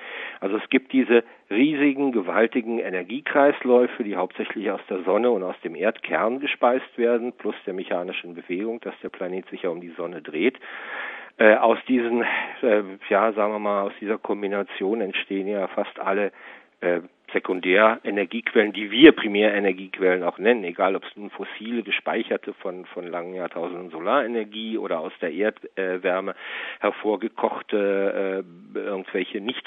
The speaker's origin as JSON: {"language": "German", "town": "Damascus", "country": "Syria", "tie": "born or raised there", "also_born_or_lived": "Berlin", "moved": "yes", "said": "Meine Mutter aus Deutschland. Und geboren bin ich in Berlin, habe die ersten paar Jahre hier in Berlin auch verbracht, und dann haben meine Eltern, da war ich etwa 5 Jahre, in Damaskus, Syrien, ein selbstständiges Ingenieurbüro eröffnet."}